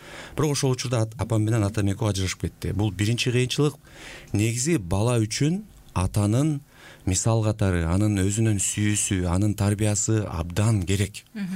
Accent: Talas Region, Kyrgyzstan; Мен ошол Талас жеринде чоңойгонмун. Үй бүлөбүздө 7 бир тууган.

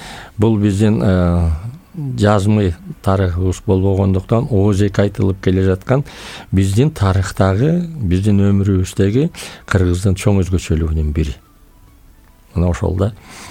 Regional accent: Chuy Region, Kyrgyzstan; born there; Жыламыш өрөөнү, Жыламыш суусу. Мен ошол жерде төрөлгөн баламын. Мен үчүн Жыламыш ыйык менин киши мекеним.

